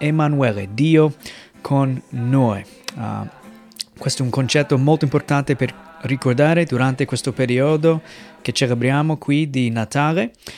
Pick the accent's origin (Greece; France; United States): United States; Italian is a second language; now in Italy; sono missionario con la Chiesa Evangelica, vengo dagli Stati Uniti, sto servendo il Signore qui in Italia dal 2007